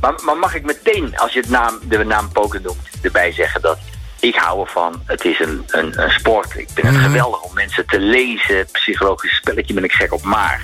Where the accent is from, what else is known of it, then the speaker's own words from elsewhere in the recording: Overijssel, Netherlands; accent: Twents; first language Twents dialect; Dutch is a second language; Ik heb een hele fijne jeugd gehad in een Twents dorpje. Wat wel opvallend is, toen ik een puber was, kon ik eigenlijk niet goed Nederlands. Dus ik sprak dialect. Ik woon in Twente en daar sprak je alleen maar dialect.